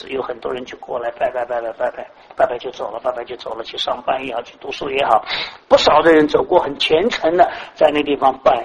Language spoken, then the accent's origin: Chinese; Shanghai, China; 所以我们上海人说：“拉犁头的儿子自己的好。”